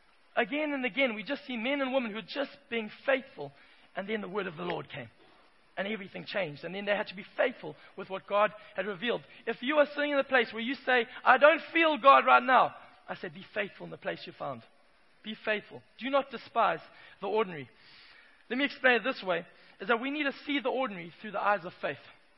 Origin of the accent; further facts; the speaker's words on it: Zimbabwe; I grew up in Zimbabwe and we developed a language of our own that only Zimbabweans understood.